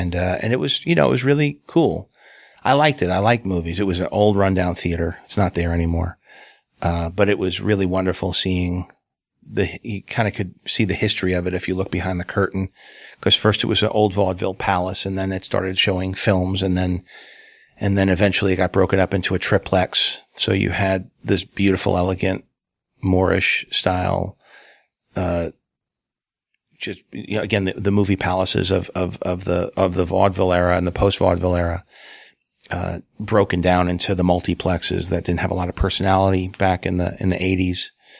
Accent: New York, United States; I didn't realize it at the time because I grew up in New York. So diversity was just something you grew up with, especially as you traveled through different boroughs.

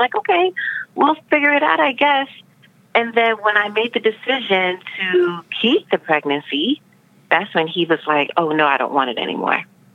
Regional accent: New York, United States; now in Philadelphia, United States; I am a New Yorker from Jamaican parents

